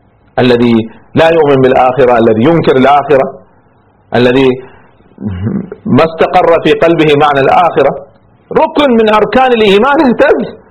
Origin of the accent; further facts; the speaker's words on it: Kuwait; أنا دخلت مرة في صحراءنا عندنا في الكويت